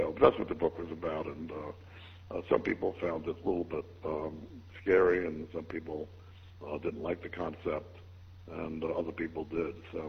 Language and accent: English; Jamaica, Queens, New York, United States; also born or lived in Long Island; I grew up in Jamaica, Queens, and my mother's Italian, and my father is part Italian, but part French. He's from Canada, and that's where … comes from. But, I grew up in an Italian neighborhood in Jamaica, Queens, and then moved to Long Island.